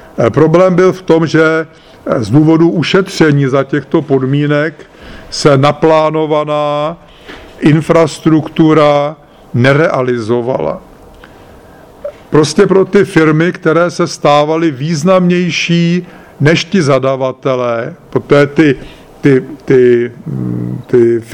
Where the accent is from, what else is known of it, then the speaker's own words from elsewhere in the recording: Prague, Czechia; jsem Pražák z předměstí, čili jsem to všechno zažil v několika životních etapách